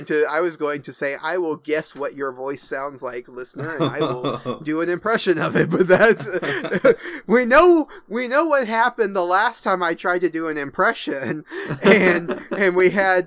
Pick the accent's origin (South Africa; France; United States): France; accent: French; He didn't like my French accent, and so he wanted to just get rid of it.